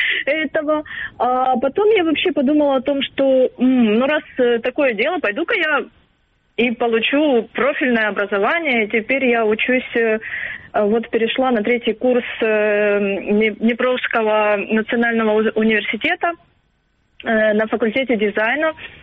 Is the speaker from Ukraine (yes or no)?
yes; Donetsk Oblast, Ukraine; хоть я и родом из Донецкой области, но в Солидаре и окрестностях я не была никогда